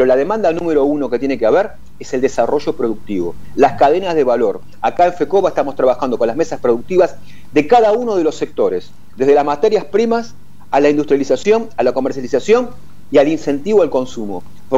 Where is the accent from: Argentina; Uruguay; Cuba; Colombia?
Argentina; Buenos Aires; born there; nací ahí, sí, en la zona de Paternal